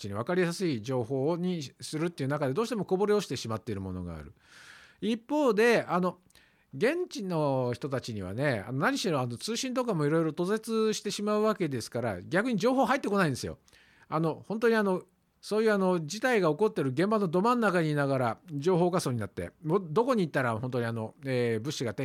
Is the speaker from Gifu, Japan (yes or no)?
no; Nagoya, Aichi, Japan; also born or lived in Shizuoka; 生まれ育った名古屋とか静岡とかね、で今回も大阪って実は1ヶ月だけ住んだことがあって